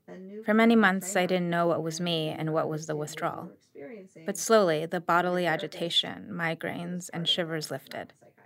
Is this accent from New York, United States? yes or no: yes; New York, United States; Maybe it's because I grew up in New York under Giuliani